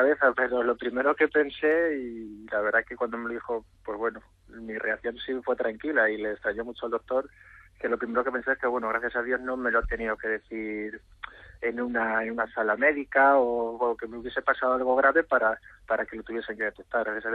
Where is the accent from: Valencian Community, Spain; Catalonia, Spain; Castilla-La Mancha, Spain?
Castilla-La Mancha, Spain; Ciudad Real; tanto de Madrid, como de Ciudad Real, que es de donde yo soy, como de aquí de Jerez